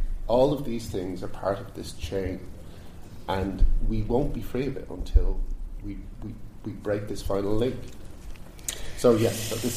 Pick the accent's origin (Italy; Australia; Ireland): Ireland; Dublin, Leinster; I'm from Dublin, and I've always been very proud to be Irish